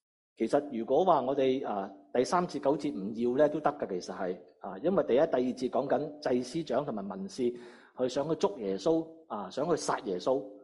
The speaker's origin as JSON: {"language": "Chinese", "region": "Guangdong", "country": "China", "accent": "Cantonese", "said": "如果用我们广东话就是说做乜咁嘥啊"}